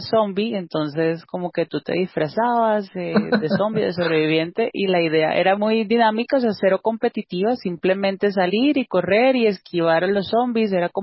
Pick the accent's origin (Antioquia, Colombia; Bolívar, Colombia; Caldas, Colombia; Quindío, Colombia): Bolívar, Colombia; Cartagena; moved away as an adult; now in Bogotá, Colombia; yo soy de Cartagena de Indias, me mudé a Bogotá para estudiar en la sede de Bogotá de la Universidad Nacional de Colombia en el año 2007 y me quedé viviendo aquí en esta ciudad